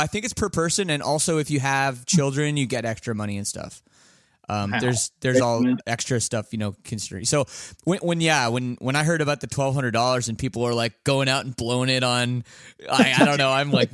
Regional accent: Canada; and I'm Canadian, and I don't know if I'm allowed to say this

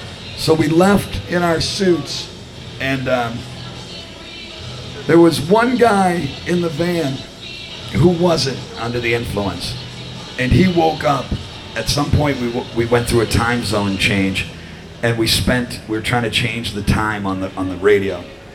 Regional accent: Boston, Massachusetts, United States; also born or lived in Norwood; play Fenway Park as a kid growing up in Norwood and Boston and all the neighborhoods. I lived two blocks that way on Queensbury Street for the longest time when I was a kid

